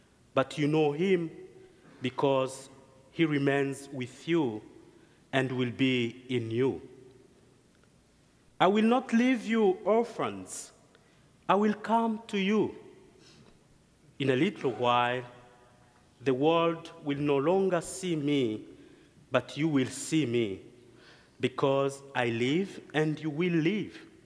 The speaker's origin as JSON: {"language": "English", "country": "DR Congo", "second_language": "English", "lives_now": "United States", "said": "I only have 3 months in the United States, and I'm from Congo. I only learned English for 6 months."}